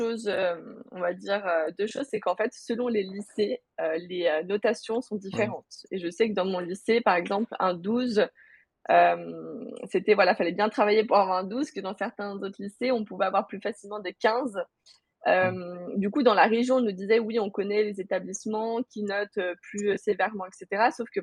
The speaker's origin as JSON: {"language": "French", "town": "Lyon", "region": "Auvergne-Rhône-Alpes", "country": "France", "said": "Moi, j'étais de Lyon. J'ai été amenée à me déplacer à Montpellier pour mes études pendant 3 ans"}